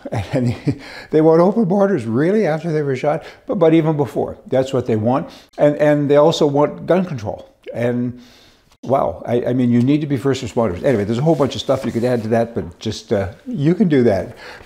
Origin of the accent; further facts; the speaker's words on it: Canada; now in United States; You know, I'm a dual citizen, but I grew up in Canada, so I have a bit of the Canadian mentality. And of course, I'm in the US now most of the time.